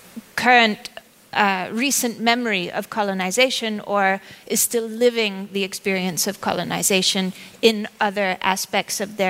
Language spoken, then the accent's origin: English; Denmark; also born or lived in Puerto Rico; I'm from Denmark and Puerto Rico.